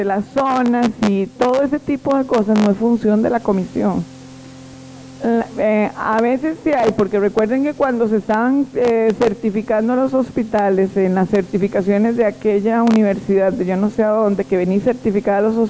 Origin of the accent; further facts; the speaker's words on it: Alajuela, Costa Rica; Porque yo soy de Alajuela y en Alajuela no hay encargado de salud ocupacional